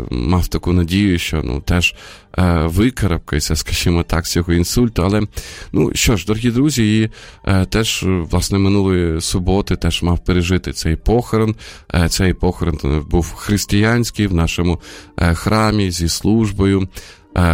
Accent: Sumy, Sumy Oblast, Ukraine; now in Kyiv, Ukraine; виїхати з Києва, поїхати до Сум, до мого рідного міста

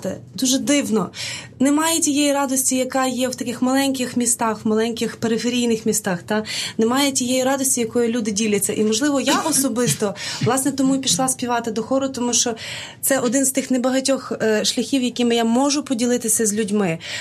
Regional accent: Ivano-Frankivsk, Ivano-Frankivsk Oblast, Ukraine; now in Kyiv, Ukraine; тому що я з Івано-Франківська.

